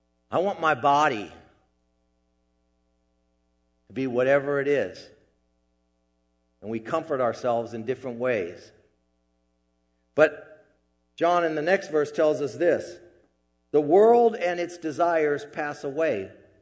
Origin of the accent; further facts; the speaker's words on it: California, United States; And I felt like I had to apologize for, you know, I was like, I'm from California, sorry.